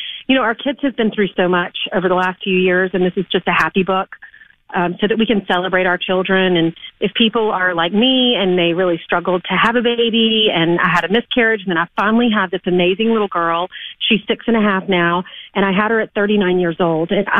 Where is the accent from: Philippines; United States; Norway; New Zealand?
United States; South Carolina; now in New York City, United States; And it's more common in the South. I grew up in South Carolina, so you hear this phrase.